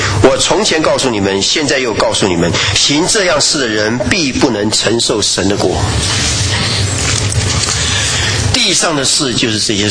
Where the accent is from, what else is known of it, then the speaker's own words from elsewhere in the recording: China; 我们中国人这么会背书，连这个都背不起来